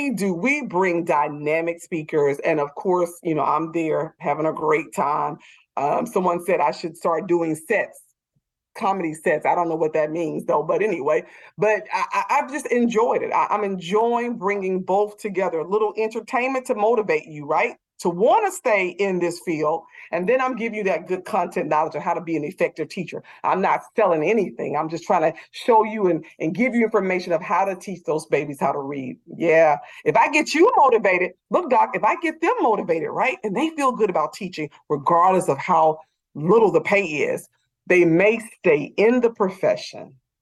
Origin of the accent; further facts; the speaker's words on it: the South, United States; You know, I'm from the South.